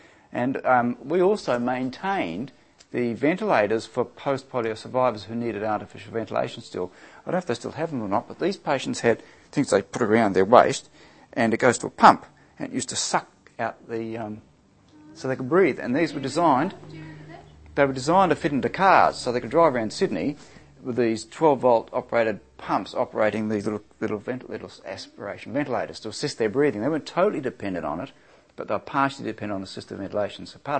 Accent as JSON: {"language": "English", "country": "Papua New Guinea", "tie": "born or raised there", "said": "I was in New Guinea. I grew up in Papua New Guinea, and that's why my appearance is as it is today."}